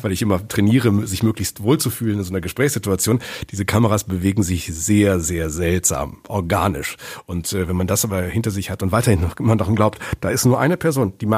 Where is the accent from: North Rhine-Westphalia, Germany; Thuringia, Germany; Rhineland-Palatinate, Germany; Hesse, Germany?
North Rhine-Westphalia, Germany; Münster; Ich bin in Münsterland aufgewachsen, in Münster aufgewachsen.